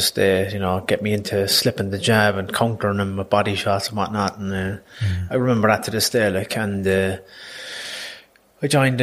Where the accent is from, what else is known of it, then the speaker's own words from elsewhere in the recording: Mahon, Munster, Ireland; sure, I'm from Mahon and working class fella